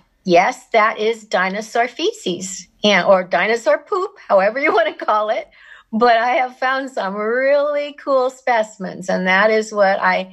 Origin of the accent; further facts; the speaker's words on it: Colorado, United States; I'm a paleontologist from Colorado in the United States